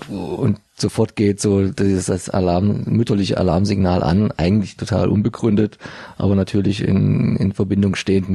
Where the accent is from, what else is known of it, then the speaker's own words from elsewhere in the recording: Dresden, Saxony, Germany; wo wir uns als Dresdner immer so köstlich aufregen, bis amüsieren konnten